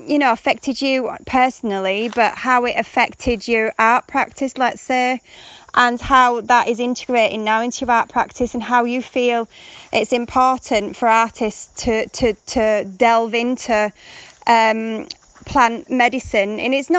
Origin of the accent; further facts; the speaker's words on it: Bradford, Yorkshire and the Humber, United Kingdom; now in Peru; Yes, I'm from Bradford in the middle.